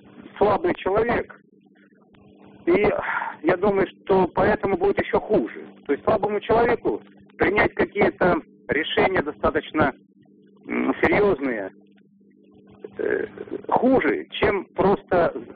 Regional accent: Perm, Perm Krai, Russia; Я из Перми.

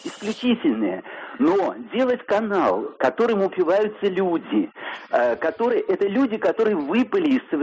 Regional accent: Moscow, Russia; я из Москвы.

